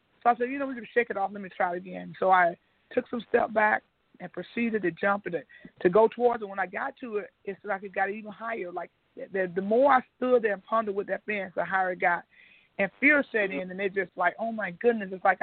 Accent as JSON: {"language": "English", "region": "the South", "country": "United States", "tie": "born or raised there", "said": "growing up in the South, I didn't know anything really about, you know, the world was just like my backyard in church."}